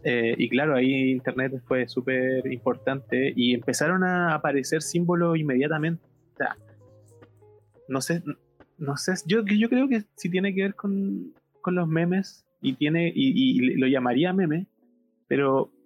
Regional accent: Chile; orgánicamente adoptamos todos como chilenos el símbolo de la estrella

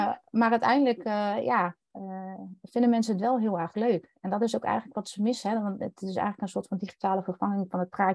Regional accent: Overijssel, Netherlands; Nou ja, ik kom uit Twente, dat hoor je misschien ook wel.

